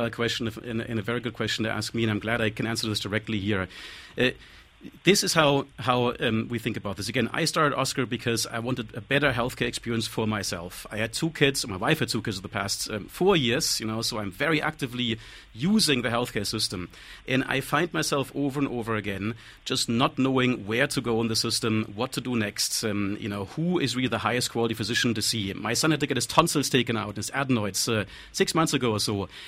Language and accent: English; Germany; English is a second language; moved away as an adult; twice as much as in my home country, Germany, where the care, frankly, is better.